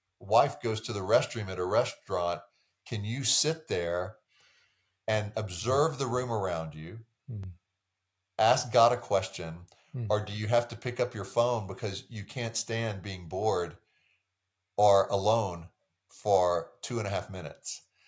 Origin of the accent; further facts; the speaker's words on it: Texas, United States; I grew up in Texas.